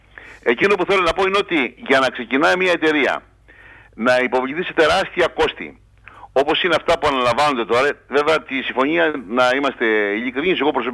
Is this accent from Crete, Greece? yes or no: yes; Heraklion, Crete, Greece; γιατί εγώ γεννήθηκα και μεγάλωσα εντός των τυχών του Ηρακλείου.